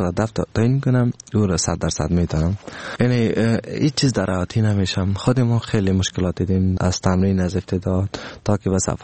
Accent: Afghanistan; که ما افغان هستم در مقابلتان شکست نمیخوریم و بسیار به غرور همی غرور افغانیتی ما،

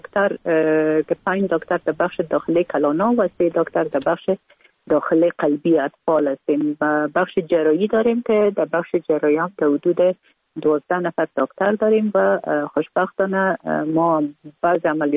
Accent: Kabul, Afghanistan; born or raised there

